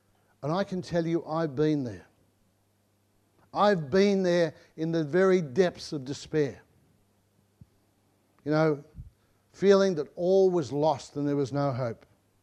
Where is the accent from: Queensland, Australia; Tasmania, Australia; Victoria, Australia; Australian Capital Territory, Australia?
Victoria, Australia; Broadmeadows; But I was brought up in Broadmeadows.